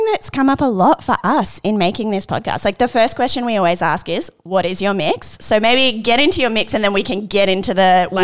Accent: Australia; I'm Iranian Australian.

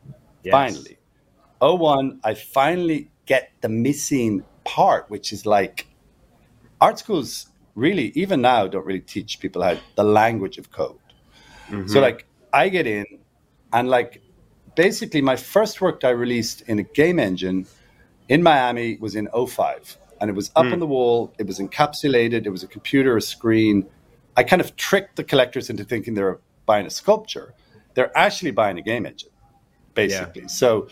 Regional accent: Ireland; I'm this kid from Ireland, like rural Ireland.

